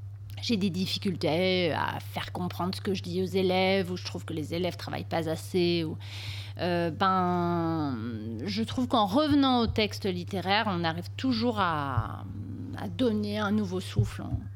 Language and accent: French; Flayosc, Provence-Alpes-Côte d'Azur, France; j'ai décidé de revenir là où mon mari et moi, on a de la famille puisqu'on vient tous les deux d'ici. Moi j'étais de Flyosque.